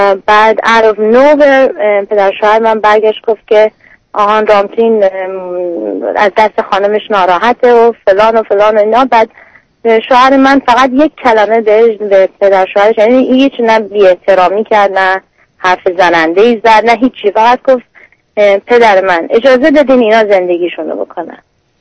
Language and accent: Persian; Iran; moved away; از ایران اومدیم بیرون